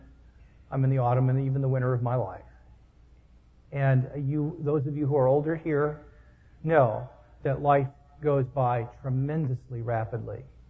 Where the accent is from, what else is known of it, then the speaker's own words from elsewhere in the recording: Kansas City, Missouri, United States; I was born and raised outside of Kansas City, Missouri